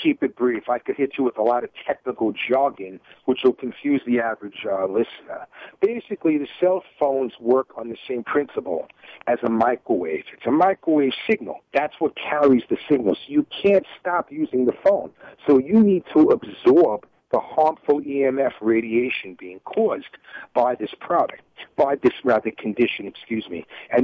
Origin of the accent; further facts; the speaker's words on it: Long Island, New York, United States; also born or lived in Brooklyn; Being a native New Yorker, I was born in New York, born in Brooklyn, garden spot of America, moved to Long Island with my family as a kid growing up.